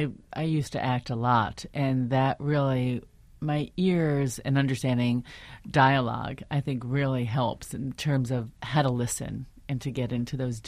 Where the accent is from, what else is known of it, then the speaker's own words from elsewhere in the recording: New York, United States; obviously I'm not from Zimbabwe or African. I was raised in upstate New York on a chicken farm, but I understood this deeply as a woman who wanted a baby.